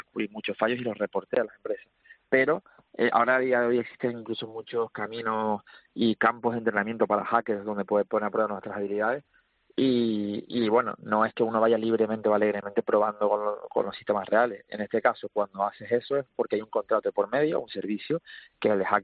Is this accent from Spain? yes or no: yes; Canary Islands, Spain; porque yo soy de Tenerife, mis primeros puestos de trabajo fueron aquí